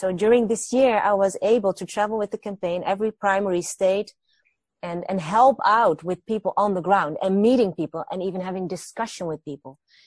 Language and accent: English; Netherlands; English is a second language; I came from the Netherlands and I know politics in the Netherlands